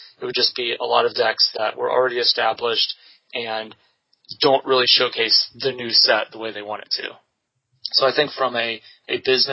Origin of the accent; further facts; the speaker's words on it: Nashville, Tennessee, United States; And I know this because that's my home turf. I grew up in Nashville. That's where I learned how to play Magic. That's where my parents live.